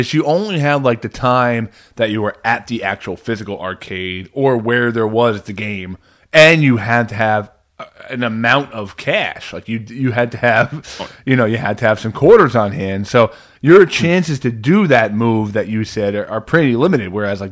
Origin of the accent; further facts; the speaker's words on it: New Jersey, United States; from New Jersey.